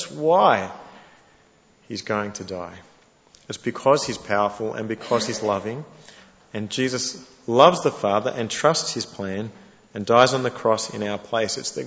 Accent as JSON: {"language": "English", "country": "Australia", "said": "As an Australian dad, this is pretty exciting."}